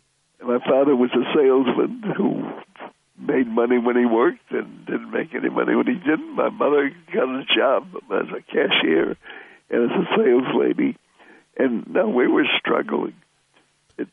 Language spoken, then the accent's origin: English; Chicago, Illinois, United States; born there; I was born in Chicago on a kitchen table, and my mother insisted that I had made the table myself.